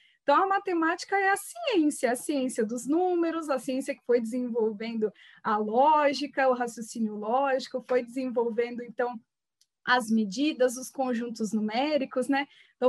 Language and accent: Portuguese; Bauru, São Paulo, Brazil; eu tenho 28 anos, eu sou natural daqui de Bauru mesmo